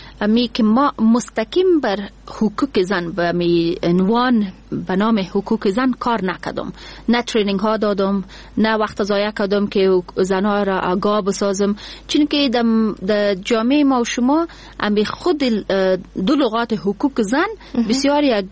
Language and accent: Persian; Kandahar, Afghanistan; من خودم از قندهار هستم و به این فخر میکنم که قنداری هستم.